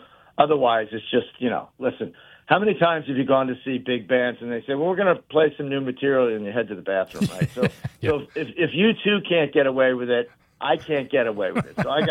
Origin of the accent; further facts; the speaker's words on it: New Jersey, United States; I'd go into Philadelphia. I grew up in South Jersey, so we just jump on the speed line going to Philadelphia.